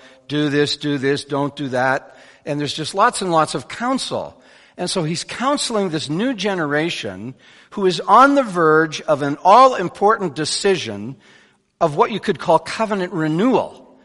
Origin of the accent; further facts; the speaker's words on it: Winnipeg, Manitoba, Canada; I grew up in Winnipeg in the 60s.